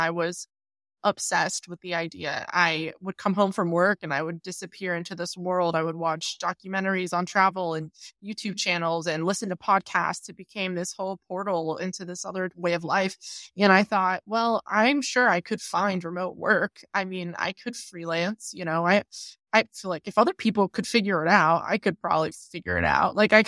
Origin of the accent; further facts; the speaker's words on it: Pennsylvania, United States; moved away as an adult; also born or lived in Chicago; now in Netherlands; Yes, I'm from Pennsylvania in the U.S., and I had been living in Chicago before I left and went traveling in 2017